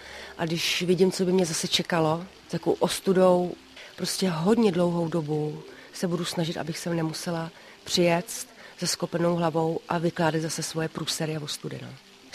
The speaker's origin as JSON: {"language": "Czech", "region": "Prague", "country": "Czechia", "said": "pocházím teda z Prahy, kde jsem žila prostě krapítko bohemský život."}